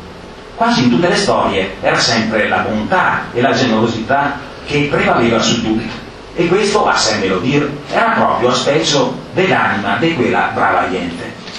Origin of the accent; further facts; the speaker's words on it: Veneto, Italy; accent: Zumellese dialect; spero di interpretarlo nel mio dialetto zumellese, anche se non siamo molto lontani con quello limanese